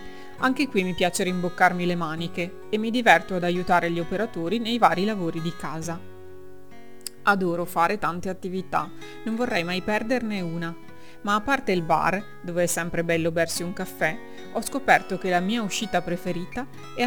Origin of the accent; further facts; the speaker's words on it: Villaverla, Veneto, Italy; sono nata e vissuta a Villa Verla.